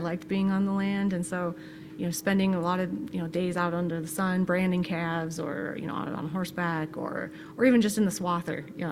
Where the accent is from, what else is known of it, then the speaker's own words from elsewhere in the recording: United States; Well, growing up on my family's cattle ranch, I mean, it was just such a formative experience.